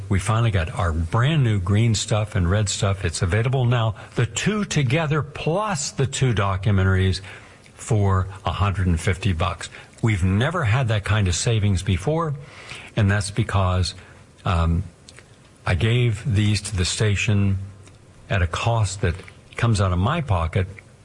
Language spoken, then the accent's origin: English; Parkersburg, West Virginia, United States; I went to my hometown in Parkersburg and I gave a whole shopping bag to my mother